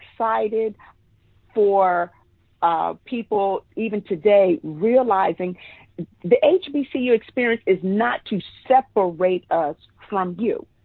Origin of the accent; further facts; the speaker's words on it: Tallahassee, Florida, United States; but I knew growing up in Tallahassee and going to Florida A&M, it was called the Developmental and Research High School, started there, then went to Florida A&M for college